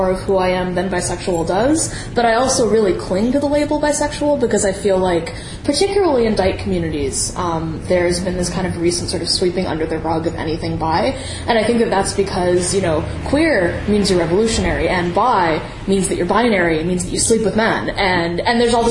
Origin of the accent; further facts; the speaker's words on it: San Francisco, California, United States; I grew up in the Ingleside in San Francisco, and you know, Ingleside is sort of this interesting, like, mostly like sort of working class, lower middle class, like very mixed race neighborhood, and, you know, I went to the like local Catholic school there.